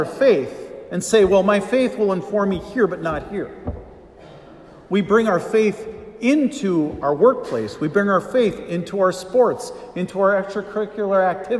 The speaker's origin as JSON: {"language": "English", "region": "Michigan", "country": "United States", "tie": "born or raised there", "said": "In my home state of Michigan, Proposition 3 seeks to..."}